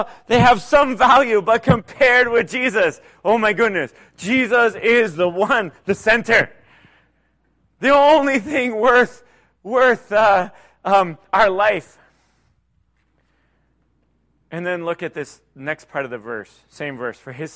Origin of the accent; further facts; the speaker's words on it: Pennsylvania, United States; Oh my goodness, I'm from Pennsylvania.